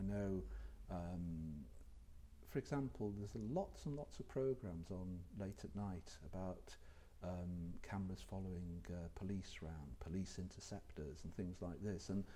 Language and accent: English; Liverpool, North West England, United Kingdom; accent: Liverpool; I never had a very strong Liverpool accent. My mother was born and raised in Liverpool, in Everton, but didn't have a strong accent.